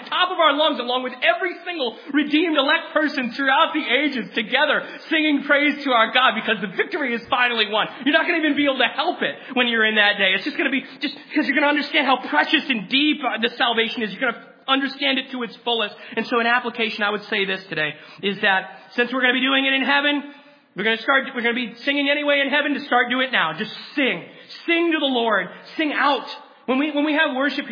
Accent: the North, United States; I'm from the North. I'm a Yankee, you know what I mean, whatever.

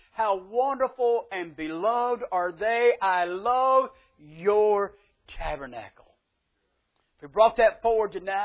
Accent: Tennessee, United States; I'm from East Tennessee. East Tennessee, they find a reason to throw up anything to have church in.

